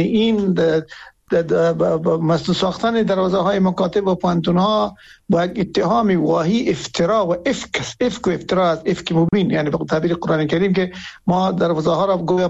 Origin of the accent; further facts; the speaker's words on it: Afghanistan; ما همه از افغانستان هستیم